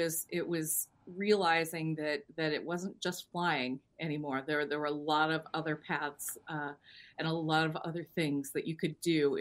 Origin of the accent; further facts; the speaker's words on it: North Dakota, United States; I am originally from North Dakota. I attended the University of North Dakota for my undergraduate degree in advertising communications.